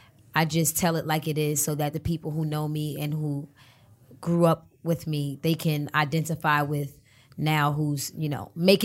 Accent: Harlem, New York, United States; also born or lived in Brooklyn; I was born in Brooklyn. And when I was about, I want to say 4 or 5 years old, my mother was in a shelter. And we eventually got placed in Harlem.

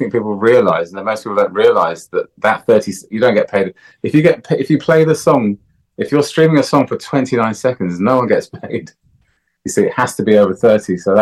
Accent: Jamaica; But, you know, I was living, you know, growing up in Jamaica, the resources are a little bit scarce

